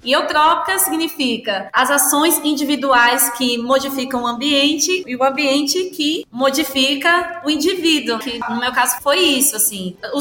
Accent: South Region, Brazil; Eu saí do Sul e vim para o Nordeste para me encontrar como artista, né?

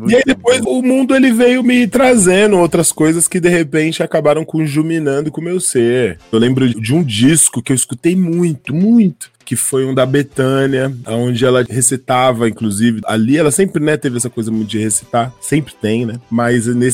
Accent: Suzano, São Paulo, Brazil; eu sou de Suzano

